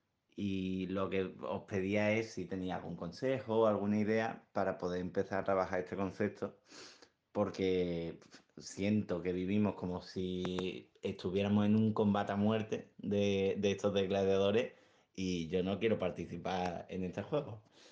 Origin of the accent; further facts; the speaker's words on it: Seville, Andalusia, Spain; soy de Sevilla y estoy a punto de acabar la carrera.